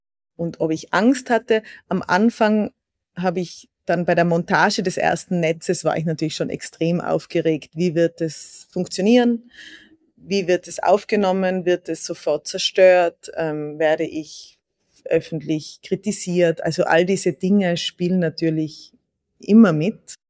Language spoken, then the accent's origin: German; Austria; als Europäerin, als Österreicherin